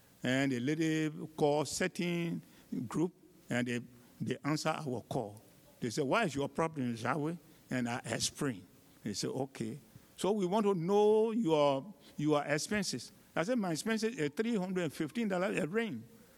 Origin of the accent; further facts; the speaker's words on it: Liberia; now in United States; now, at the present time, I am Liberian. I am American.